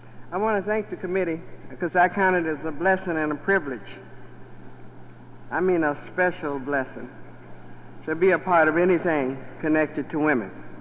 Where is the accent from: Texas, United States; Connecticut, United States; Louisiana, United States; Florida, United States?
Louisiana, United States; born there; I told you I was born in Louisiana, and I discovered some things in Louisiana that was not right.